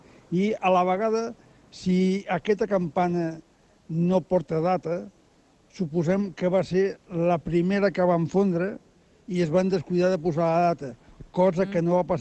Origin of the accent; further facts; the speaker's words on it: Tarragona, Catalonia, Spain; com a tarragoní, com a campaner i veí de la catedral.